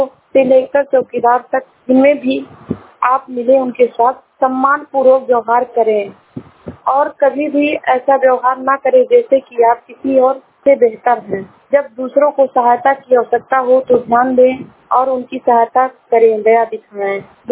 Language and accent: Hindi; Uttar Pradesh, India; मैं जिला त्रावस्ती से हूँ।